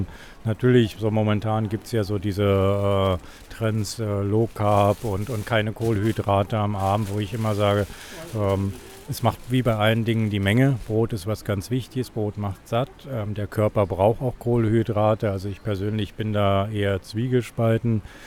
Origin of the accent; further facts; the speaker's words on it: Berlin, Germany; Ich komme aus Berlin, da gibt es ja dieses typische Berliner Landbrot, so ein kräftiges Roggenmischbrot.